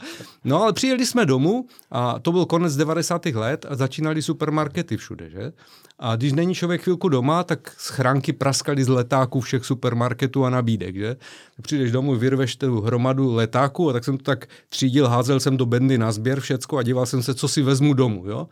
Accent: Liberec, Liberec Region, Czechia; Víte, já jsem z Liberce

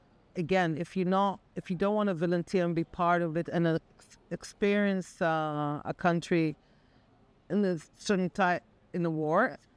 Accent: Jerusalem, Jerusalem District, Israel; born there; English is a second language; also born or lived in Tel Aviv; I was born in Jerusalem, fifth generation. I lived in Tel Aviv and I moved to the Galilee. I live in an off-the-grid village called Kleel.

